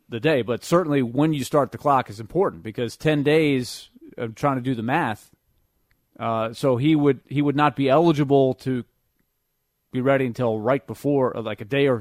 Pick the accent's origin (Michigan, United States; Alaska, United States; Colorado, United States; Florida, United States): Florida, United States; Orlando; When I grew up in Orlando, we played a high school, Oak Ridge.